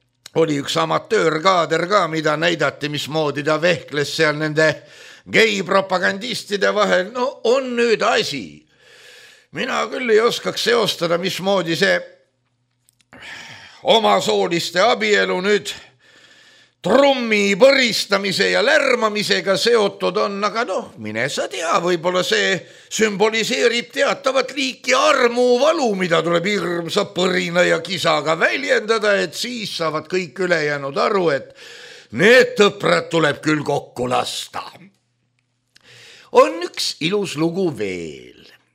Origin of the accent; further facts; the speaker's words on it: Russia; meid on siin mitu inimest, kes on pärit Venemaalt.